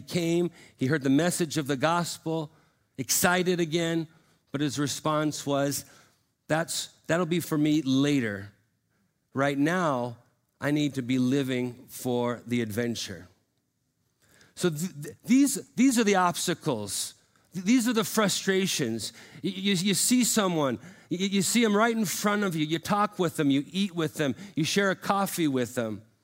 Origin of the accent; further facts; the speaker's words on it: Montana, United States; I mean, I grew up in Montana.